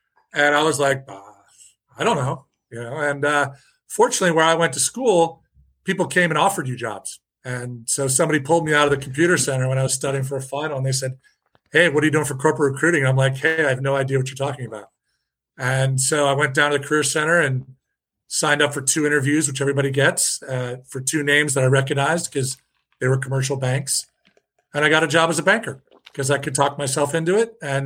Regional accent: Cleveland Heights, Ohio, United States; So I grew up in Cleveland Heights, suburb of east side of Cleveland.

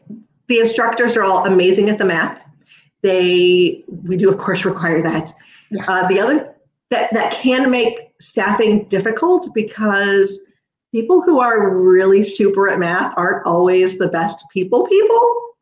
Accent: Fort Myers, Florida, United States; I grew up in Fort Myers, and so we had a lot of big cities kind of close to us

